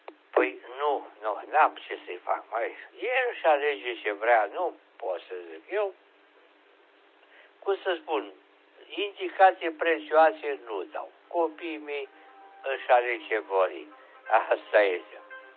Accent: Moldavia, Romania; now in Oltenia, Romania; Deci eu acum sunt moldovean altoiți în Oltenia. Deci, cum spunem noi, oltean altoi.

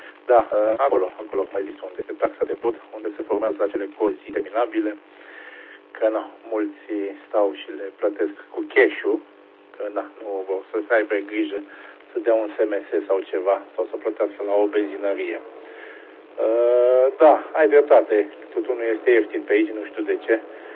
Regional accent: Fetești, Ialomița County, Romania; eu deloc sunt din Fetești, Ialomita

